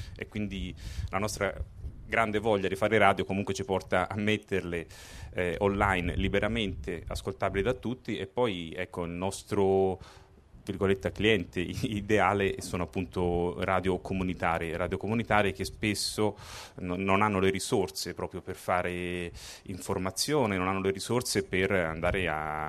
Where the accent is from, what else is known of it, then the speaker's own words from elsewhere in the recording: Umbria, Italy; io sono umbro